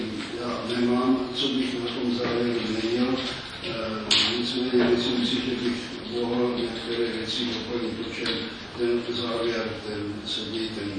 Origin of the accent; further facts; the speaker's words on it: Valašské Meziříčí, Zlín Region, Czechia; Mně byly asi tak 4 roky v naší vesnici, já jsem se narodil na Valašském Zubří